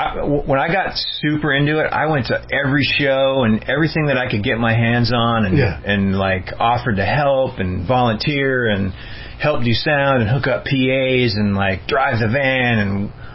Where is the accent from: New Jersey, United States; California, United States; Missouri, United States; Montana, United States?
Montana, United States; I was from Montana, so I was like probably went over my head, or just made me mad.